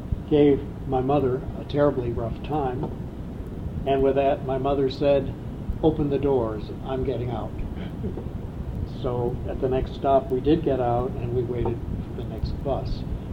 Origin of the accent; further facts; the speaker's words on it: Chicago, Illinois, United States; born there; Not only was I a Yankee, I was born in Chicago, and I was a Catholic.